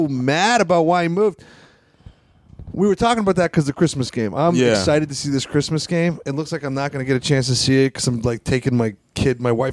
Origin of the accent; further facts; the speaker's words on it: Canada; I'm from Canada.